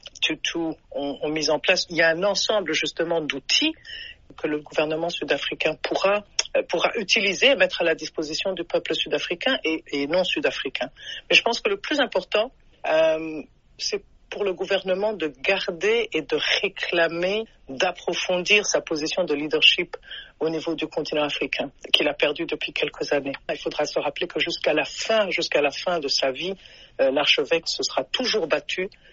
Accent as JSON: {"language": "French", "country": "Burundi", "said": "je viens du Burundi."}